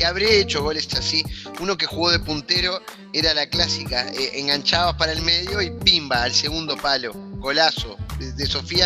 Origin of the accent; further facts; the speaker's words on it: Colonia, Uruguay; yo que soy de Colonia